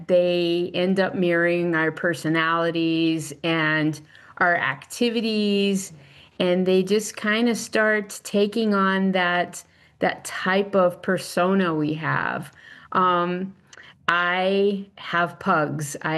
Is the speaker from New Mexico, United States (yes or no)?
yes; New Mexico, United States; I'm actually from New Mexico, so I'm more used to southwestern type of furniture